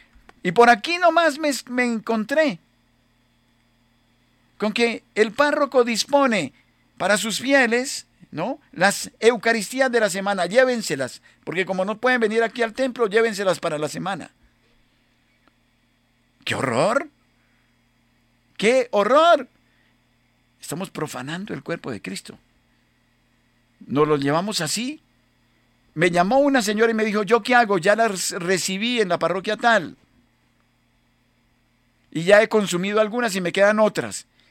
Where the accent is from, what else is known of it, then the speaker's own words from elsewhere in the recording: Fómeque, Cundinamarca, Colombia; vamos a recordar pueblos como mi pueblo, Fomeque, o Villapinzón